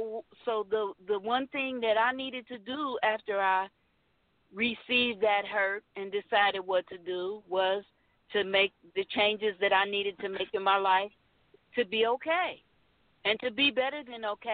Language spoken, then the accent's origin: English; Indianapolis, Indiana, United States; And my brother, all of us were born and raised in the Church of Christ in Indianapolis, Indiana.